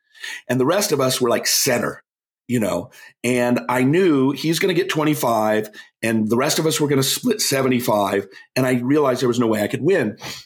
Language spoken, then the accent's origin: English; Snoqualmie, Washington, United States; now in Scottsdale, United States; I live in Scottsdale now, but I grew up 50 years in Seattle.